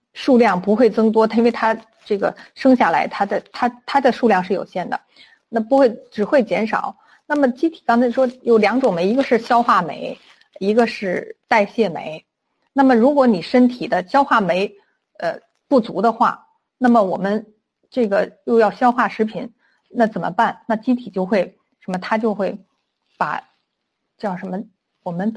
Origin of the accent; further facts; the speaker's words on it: China; 尤其是我们中国人，他的我们的饮食习惯就比如喜欢煎炒烹炸